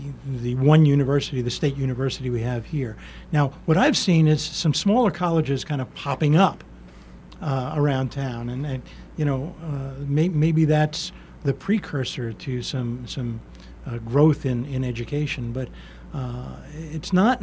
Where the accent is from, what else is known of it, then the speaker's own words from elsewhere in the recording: Northeast, United States; I come from the Northeast, and most of the cities in the Northeast will have six or seven major colleges and universities that they can draw from.